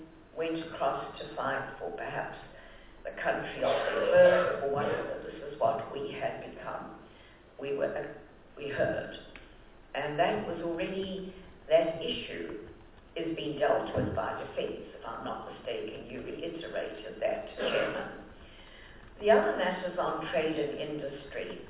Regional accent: South Africa; I'm a South African.

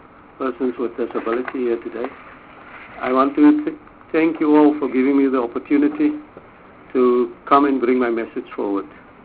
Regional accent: Paarl, Western Cape, South Africa; I'm from Paul.

